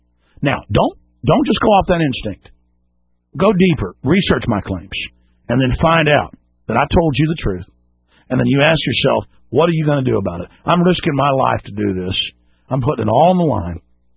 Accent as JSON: {"language": "English", "town": "Dallas", "region": "Texas", "country": "United States", "tie": "born or raised there", "lives_now": "Austin, United States", "said": "growing up in Dallas, here in Austin"}